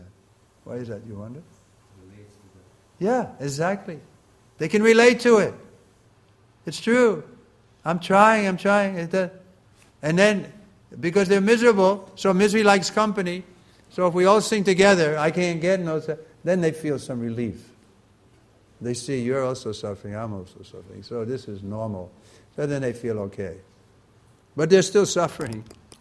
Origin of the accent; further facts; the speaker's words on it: Long Island, New York, United States; born there; I was born here in Long Island, New York, 1941. I've seen America, how it's changed.